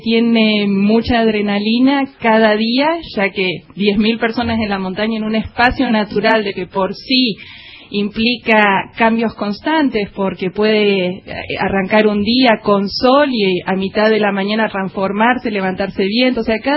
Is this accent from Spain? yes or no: no; Bariloche, Río Negro, Argentina; Soy barilochense. Soy nacida y criada en Bariloche y trabajando aquí en Catedral Alta Patagonia ya 20 años.